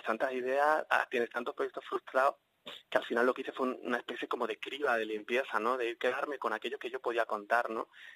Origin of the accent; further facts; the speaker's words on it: Almería, Andalusia, Spain; en la tierra en la que tú te has criado, en la que realmente pues yo empecé a imaginar películas de pequeño, en la tierra de Almería, y es para mí un lugar muy especial en mi tierra.